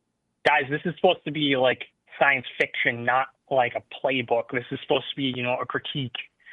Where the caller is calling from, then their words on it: Urbana, Illinois, United States; I'm calling with a Minnesota number, but I'm in Urbana, Illinois.